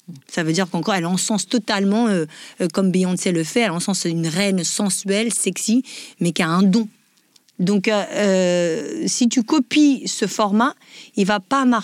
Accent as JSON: {"language": "French", "country": "France", "tie": "born or raised there", "said": "Moi, j'ai grandi en France"}